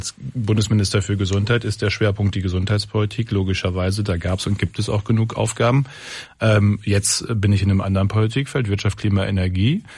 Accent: North Rhine-Westphalia, Germany; ich komme ja aus Aarhus, also es ist eine Stadt im Kreis Borken.

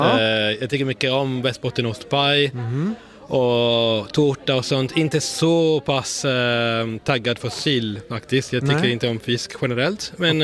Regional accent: Italy; Swedish is a second language; now in Sweden; jag är ursprungligen från Italien.

